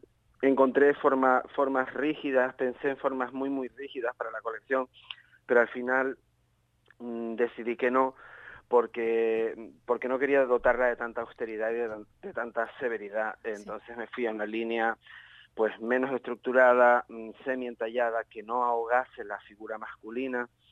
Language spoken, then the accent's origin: Spanish; Spain; la capa española, porque soy español